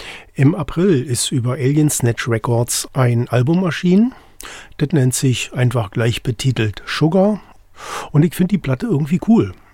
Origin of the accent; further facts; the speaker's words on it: Berlin, Germany; ich bin Berliner und kenne eine Berliner Band nicht